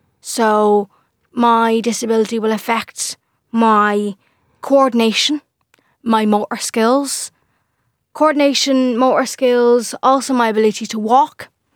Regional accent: Dublin, Leinster, Ireland; I'm 16 and I am from Dublin.

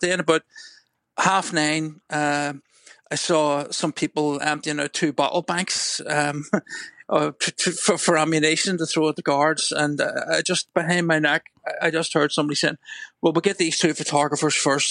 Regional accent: Belfast, Northern Ireland, United Kingdom; Like, you know, in Northern Ireland, I'm from Belfast

